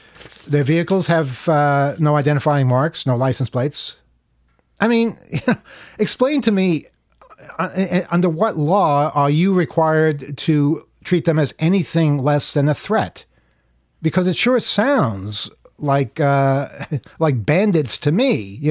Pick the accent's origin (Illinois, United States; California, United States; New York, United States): New York, United States; New York City; Now, I grew up in Jamaica, in Queens